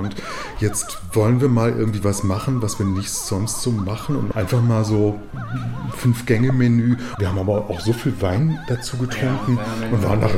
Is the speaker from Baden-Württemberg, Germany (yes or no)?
yes; Baden-Württemberg, Germany; moved away as an adult; now in Berlin, Germany; Ich komme aus Baden, habe mal irgendwann Theologie studiert und bin in den 90ern nach Berlin gezogen.